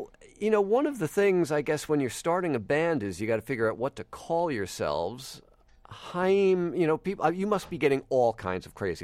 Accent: Queens, New York, United States; accent: Queens; I was sort of recalling my growing up in Queens with a heavy Queens accent where every vowel became a diphthong.

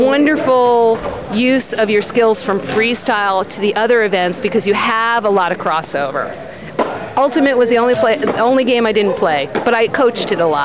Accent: New York City, New York, United States; It was back in 1978, and I grew up in New York City, and my school happened to be in Midtown Manhattan

